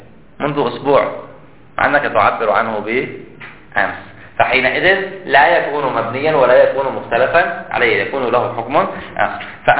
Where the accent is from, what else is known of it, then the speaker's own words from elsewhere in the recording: Hejaz, Saudi Arabia; أنا لا أهتم به كحجازي